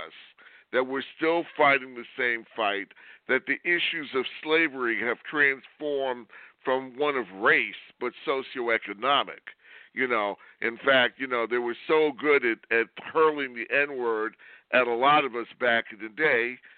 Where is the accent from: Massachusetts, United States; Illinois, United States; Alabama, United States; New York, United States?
New York, United States; You know, I'm a New York guy. I grew up in New York.